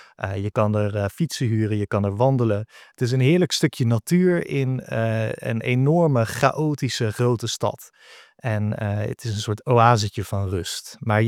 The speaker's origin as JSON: {"language": "Dutch", "region": "Kyiv", "country": "Ukraine", "tie": "born or raised there", "said": "Ik ben in Kiev opgegroeid, dus ik heb ongeveer de helft van mijn leven hier doorgebracht."}